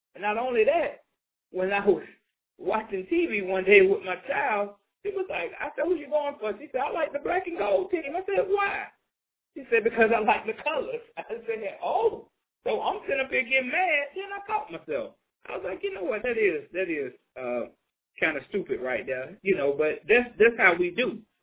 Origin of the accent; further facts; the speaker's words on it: Atlanta, Georgia, United States; I'm from Atlanta, Georgia